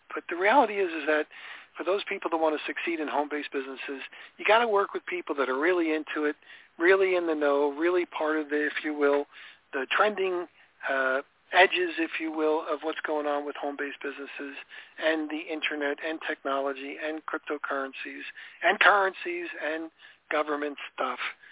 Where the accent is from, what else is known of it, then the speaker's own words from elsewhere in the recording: Florida, United States; Remember, I'm from Florida